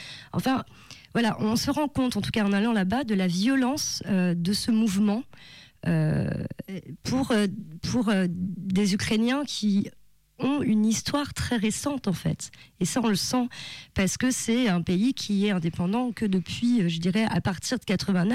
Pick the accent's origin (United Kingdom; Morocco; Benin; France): France; toutes les interrogations que nous on a en tant que Française sur cette révolution que moi je connaissais très très peu